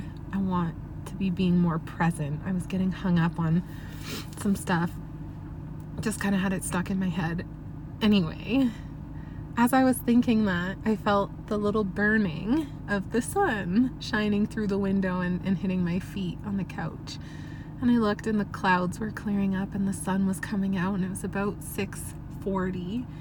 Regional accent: Canada; I'm Canadian. I can handle a bit of chilly weather.

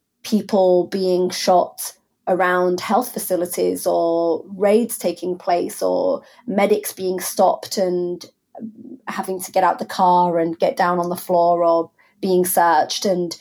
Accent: Hull, Yorkshire and the Humber, United Kingdom; I'm from Hull, if you go to Hull, or if you go to Kettering, or if you go to wherever, people are different to what they are in the newsroom.

